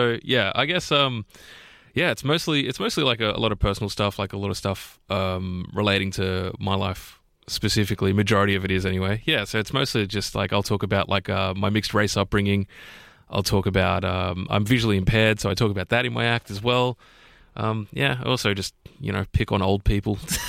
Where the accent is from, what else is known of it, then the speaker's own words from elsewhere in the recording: Nowra, New South Wales, Australia; So I grew up I grew up in Nowra.